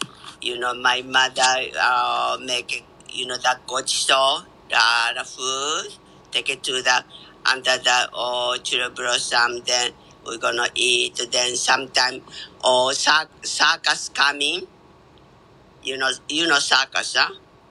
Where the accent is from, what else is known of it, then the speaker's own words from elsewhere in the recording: Okayama, Japan; Okayama, not a city, little bit kind of countryside.